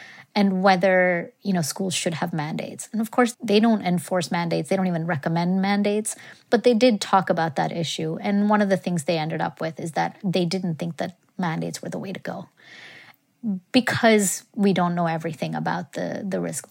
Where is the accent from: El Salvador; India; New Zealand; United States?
India; I grew up in India and I really respect and trust vaccines.